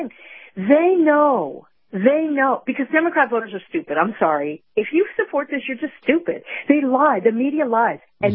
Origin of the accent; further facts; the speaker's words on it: Miami, Florida, United States; Look, I'm from Miami.